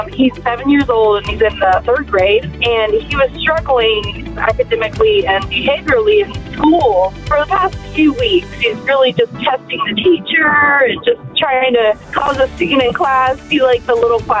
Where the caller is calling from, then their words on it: Phoenix, Arizona, United States; calling from Phoenix, Arizona.